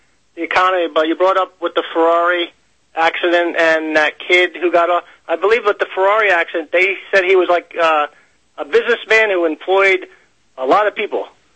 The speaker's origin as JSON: {"language": "English", "region": "New Jersey", "country": "United States", "said": "First of all, you're right. I am from New Jersey, and we are corrupt over here."}